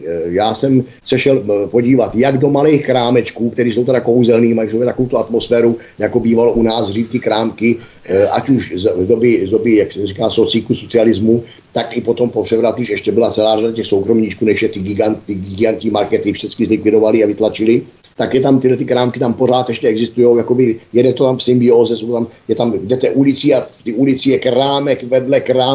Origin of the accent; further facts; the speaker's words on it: Mělník, Central Bohemian Region, Czechia; ví se o mě všeobecně, že jsem z Mělníka